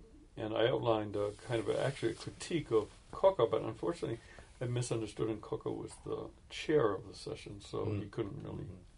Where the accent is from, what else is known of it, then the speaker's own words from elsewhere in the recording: Waltham, Massachusetts, United States; born there; I was born in Waltham, Massachusetts.